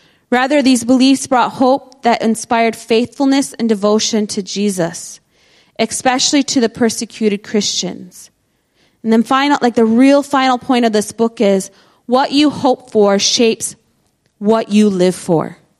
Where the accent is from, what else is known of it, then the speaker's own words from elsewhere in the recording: United States; Especially as an American, we're all about our rights.